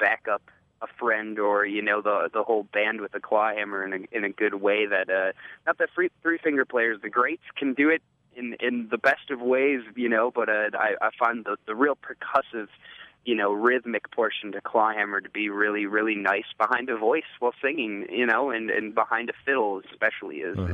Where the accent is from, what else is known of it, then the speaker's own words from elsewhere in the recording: Wisconsin, United States; especially in my hometown stretch there between St. Croix Falls and down to Osceola